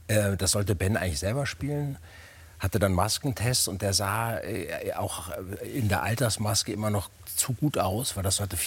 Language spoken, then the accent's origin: German; Hamburg, Germany; also born or lived in New York / Berlin; Also ich bin aus Hamburg ja damals nach New York gegangen zum Studieren. Als ich zurückkam nach 5,5 Jahren, bin ich nach Berlin gezogen.